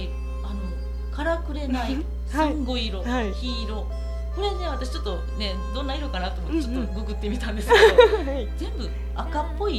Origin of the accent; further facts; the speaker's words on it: Osaka, Japan; accent: Osaka dialect; それであの私も大阪弁ネイティブでございますので